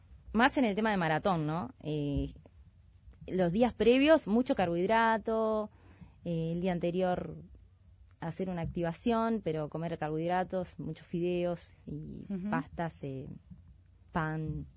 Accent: Salto, Uruguay; hace 6, 7 años, me vine a Montevideo a correr mis primeros 10K, 5, pues yo soy salteña.

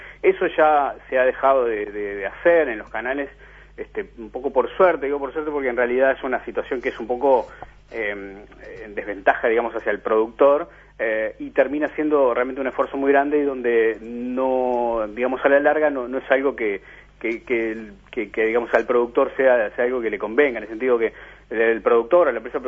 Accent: Rocha, Uruguay; Soy de Rocha

